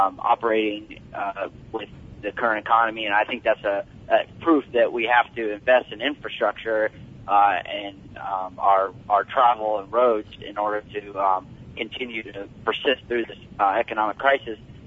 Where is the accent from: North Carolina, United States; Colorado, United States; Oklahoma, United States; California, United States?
North Carolina, United States; Charlotte; now in Shelby, United States; I recently moved to Shelby, but I'm from Charlotte, and I'll probably be moving back